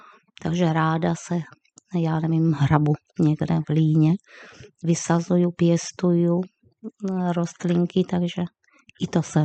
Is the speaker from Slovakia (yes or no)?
yes; Slovakia; Czech is a second language; now in Czechia; tím, že jsem vlastně Slovenka, tak na Slovensku. V Banské Bystrici jsem studovala